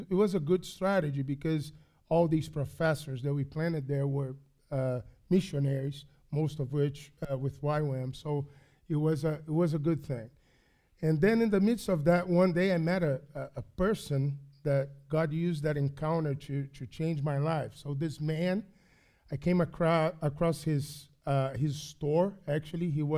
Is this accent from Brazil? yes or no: yes; Brazil; I'm more Southerner than anybody here. I'm from Brazil, so it's only down south.